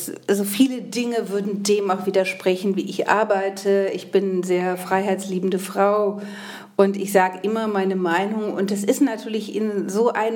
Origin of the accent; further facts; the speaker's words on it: Eifel, Germany; Ich komme ja aus dem Dorf in der Eifel.